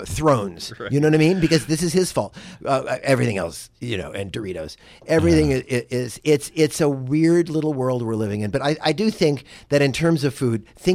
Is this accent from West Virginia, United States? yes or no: no; Los Angeles, California, United States; because I'm a Valley boy. I'm from L.A. originally, which is why I talk like this, not because I'm from New York.